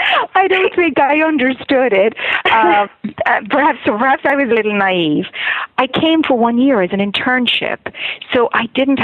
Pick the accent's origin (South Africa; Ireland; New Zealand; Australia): Ireland; now in New York, United States; Think that's less to do with my being Irish and more to do with the culture that is in New York